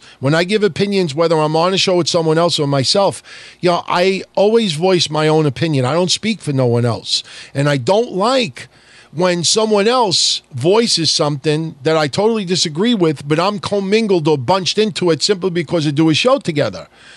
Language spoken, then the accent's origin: English; New York, United States; And I'm from New York all my life, so on the Northeast, I guess Bruno was the guy